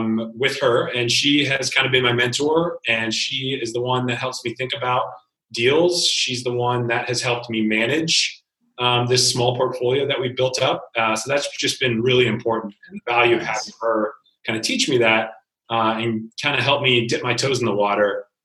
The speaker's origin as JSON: {"language": "English", "town": "Rochester", "region": "Minnesota", "country": "United States", "tie": "born or raised there", "said": "in my hometown of Rochester, Minnesota."}